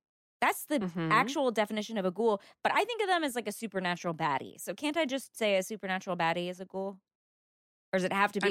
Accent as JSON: {"language": "English", "region": "the South", "country": "United States", "said": "I'm from the South, so I'd probably say Tara."}